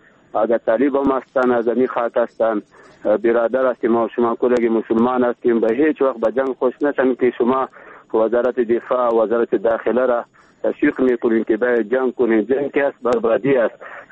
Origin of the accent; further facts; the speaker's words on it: Baghlan, Afghanistan; بخیر، از بغلان هستیم.